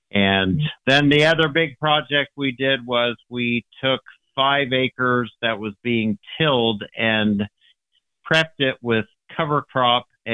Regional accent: Riley, Indiana, United States; And I grew up in Riley, Indiana, in farm country, and it was farm country. Now it's subdivisions.

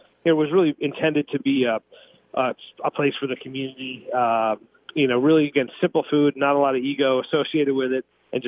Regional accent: Chicago, Illinois, United States; So I'm actually from Chicago, so it's kind of a treat to always anytime.

